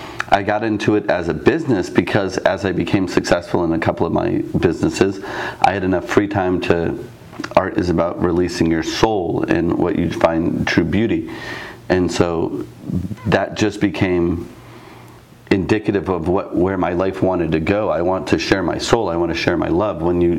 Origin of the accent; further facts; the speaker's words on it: Ohio, United States; I grew up in Ohio, yeah.